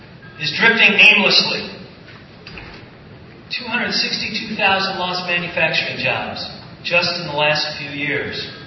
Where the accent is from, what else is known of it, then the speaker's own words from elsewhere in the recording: Ohio, United States; I come from Ottawa County. I am the last Democratic legislator left in 29 counties in northwest Ohio outside the city of Toledo.